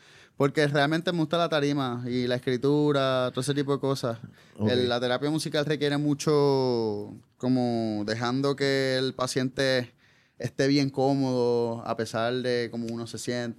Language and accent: Spanish; Puerto Rico; como cualquier puertorriqueño, no vuelvo a Puerto Rico.